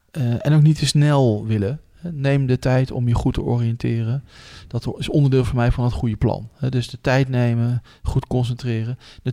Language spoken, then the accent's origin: Dutch; Netherlands; Waarbij ik dan vooral als Nederlander op de achtergrond ben gebleven.